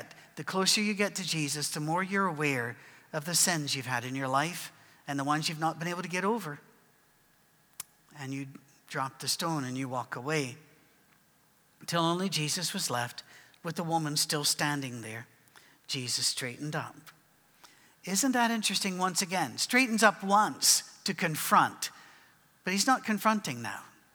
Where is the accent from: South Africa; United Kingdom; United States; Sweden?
United Kingdom; Scotland; because they were the cheapest and we're Scottish.